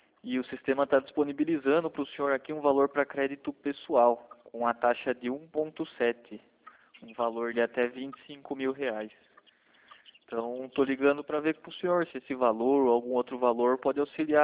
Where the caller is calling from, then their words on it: Alumínio, São Paulo, Brazil; Eu sou aqui da cidade de Alumínio, não sei se o senhor já ouviu falar, onde fica a CBA.